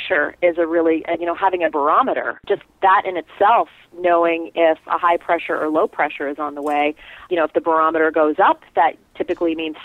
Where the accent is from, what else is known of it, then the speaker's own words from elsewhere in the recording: Canada; growing up in Canada, we had many storms, ice storms, very cold temperatures, and I remember those as a kid.